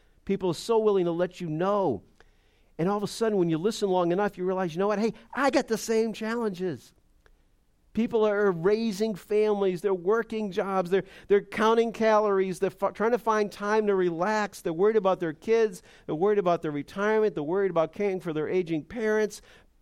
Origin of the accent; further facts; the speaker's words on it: Boston, Massachusetts, United States; accent: Boston; And they actually started mocking my slight Boston accent.